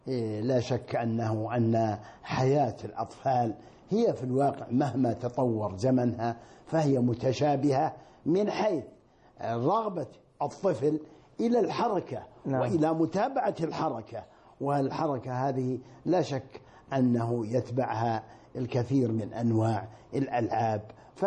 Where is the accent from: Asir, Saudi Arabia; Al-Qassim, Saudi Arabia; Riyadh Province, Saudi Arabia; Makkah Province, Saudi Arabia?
Riyadh Province, Saudi Arabia; Shaqra; وفي نفس الأمر ولدت في هذه البلدة، وهي بلدتي وبلد آبائي وأجدادي منذ أكثر من 8 قرون، 9 قرون